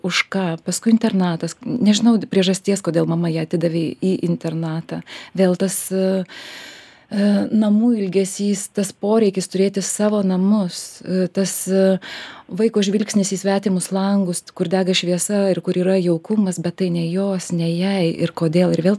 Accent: Marijampolė, Marijampolė County, Lithuania; Ne, aš iš Marijampolės

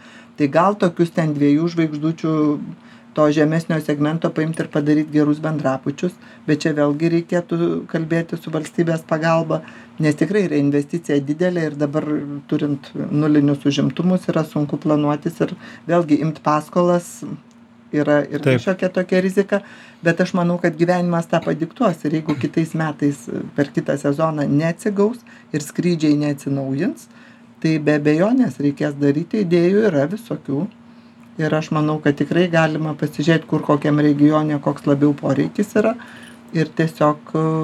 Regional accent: Samogitia, Lithuania; aš esu iš Žemaitijos

